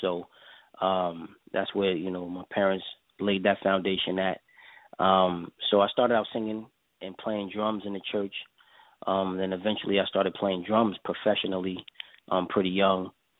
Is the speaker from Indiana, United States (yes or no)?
no; New York, United States; moved away; And I'm originally from Queens, South Jamaica, Queens, New York, and at the moment, I guess I'm 2 weeks in. I just moved from New York to South Ca